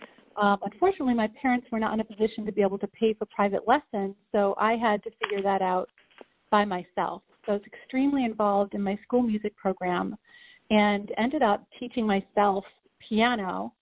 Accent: New York, United States; I grew up in Long Island. I was 45 minutes outside of Manhattan, and everything was Broadway.

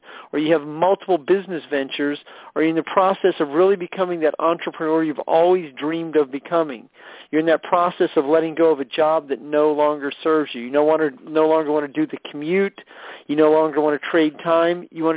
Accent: St. Louis, Missouri, United States; one of my hometown of hometown, St. Louis, Missouri.

